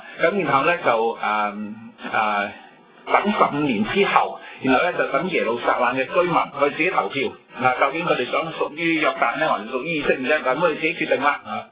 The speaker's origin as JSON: {"language": "Cantonese", "country": "China", "said": "佢哋係計陰歷嘅，同我哋中國人一樣啦"}